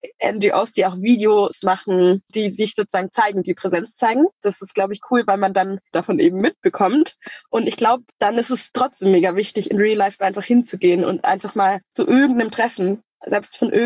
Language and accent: German; Germany; in Deutschland, da wo ich aufgewachsen bin